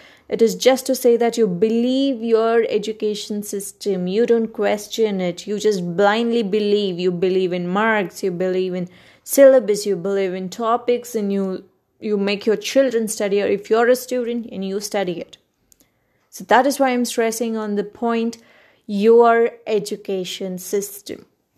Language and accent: English; Karnataka, India; first language Kannada; English is a second language; the podcast that I made in Kannada, which is my mother tongue. So this would be my first podcast in English